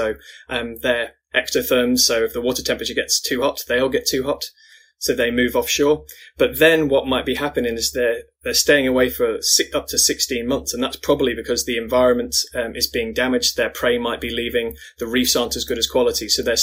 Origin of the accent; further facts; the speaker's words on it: London, United Kingdom; So I'm from London.